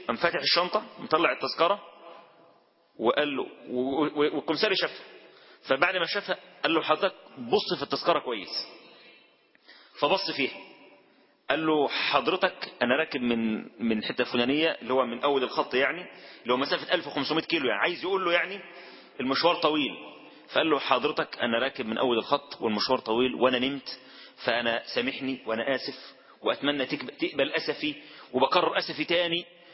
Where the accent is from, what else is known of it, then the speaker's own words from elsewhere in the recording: Egypt; هو عارف ان انا مصري